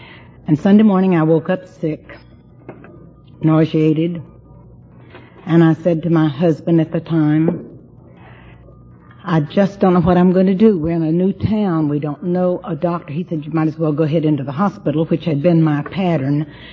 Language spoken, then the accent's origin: English; Deep South, United States; Now, I was born and reared in the Deep South, Baptist by background